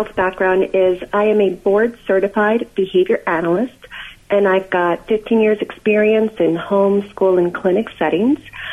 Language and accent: English; Syosset, New York, United States; I grew up in Syosset, Long Island. It was a very high-achieving high school.